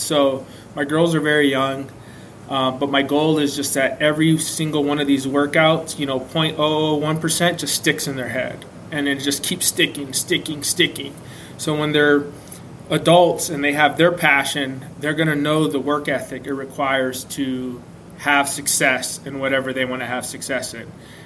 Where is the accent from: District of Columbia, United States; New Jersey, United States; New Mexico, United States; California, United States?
California, United States; San Diego; I'm from South Cal, I'm from San Diego.